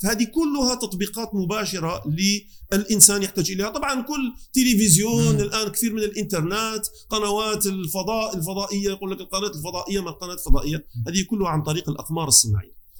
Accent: Algeria; born there; وأنا يعني مولود في الجزائر ولي بيت في الجزائر وانتقل إلى الجزائر

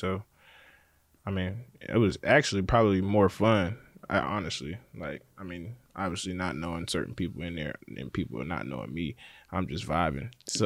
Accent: United States; I mean, I kind of always been away from family, like growing up in the States.

